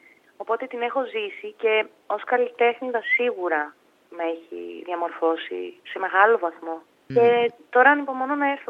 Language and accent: Greek; Thessaloniki, Central Macedonia, Greece; Δηλαδή ότι και πριν τους πω ότι είμαι από τη Θεσσαλονίκη, αναγνωρίζουν κάποια χαρακτηριστικά δικά μου από τη Βόρεια Ελλάδα.